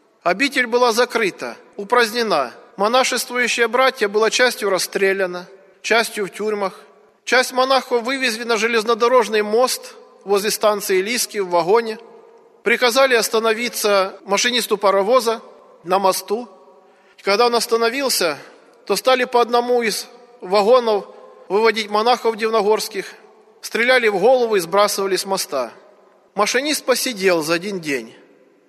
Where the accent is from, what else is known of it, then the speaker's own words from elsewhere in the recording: Voronezh Oblast, Russia; born there; эта икона находилась в обители возле моего села, откуда я родом.